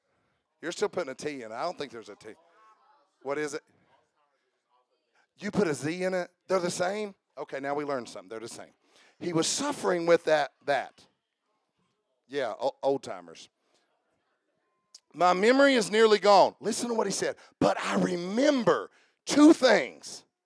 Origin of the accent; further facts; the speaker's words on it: United States; born there; I really am glad that I was born in America.